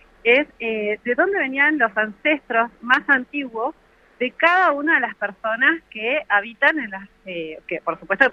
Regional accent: Comodoro Rivadavia, Chubut, Argentina; born there; now in Puerto Madryn, Argentina; Yo soy nacida en Comodoro Rivadavia y soy investigadora de CONICET en Puerto Madryn

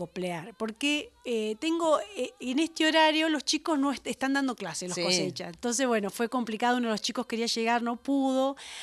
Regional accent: Venado Tuerto, Santa Fe, Argentina; recuerdo en su humilde casa en Venado Tuerto, porque yo soy de Venado Tuerto, Santa Fe, escuchar a mis abuelos cantar en italiano y cantar también en criollo

